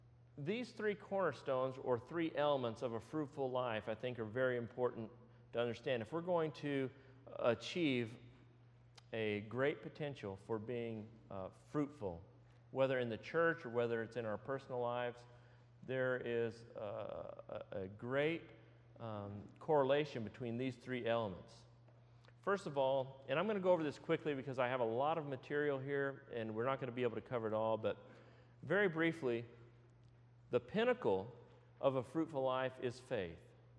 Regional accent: California, United States; a bill was introduced in my home state of California

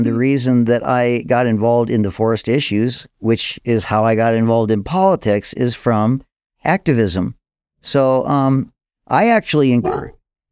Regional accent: Ohio, United States; also born or lived in Arizona / Illinois; now in Oregon, United States; I grew up in Ohio and, like I say, lived in Arizona. I've lived in Illinois. I've moved around.

